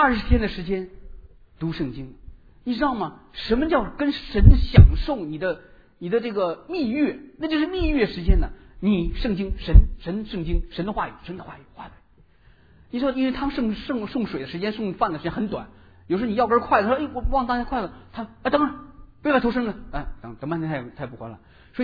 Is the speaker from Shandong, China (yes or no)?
yes; Shandong, China; 我在老家，我老家山东的